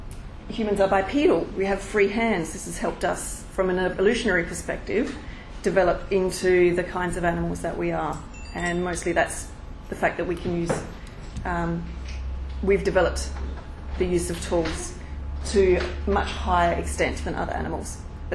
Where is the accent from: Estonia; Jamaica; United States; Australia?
Australia; when I don't even know that, as an Australian, I can see the world through your point of view either?